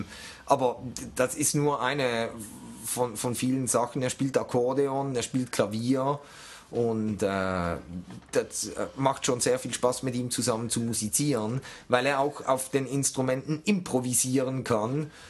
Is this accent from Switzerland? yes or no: yes; Basel, Basel-Stadt, Switzerland; Ich komme aus Basel, ja.